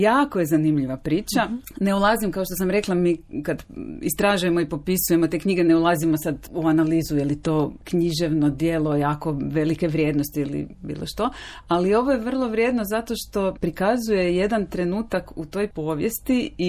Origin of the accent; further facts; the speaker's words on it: Zagreb, City of Zagreb, Croatia; born there; ja sam rođena u Zagrebu